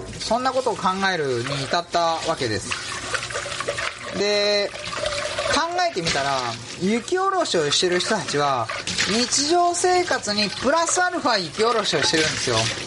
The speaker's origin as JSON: {"language": "Japanese", "town": "Toyohashi", "region": "Aichi", "country": "Japan", "lives_now": "Kyoto, Japan", "said": "私もともと愛知県の豊橋出身ということもあって"}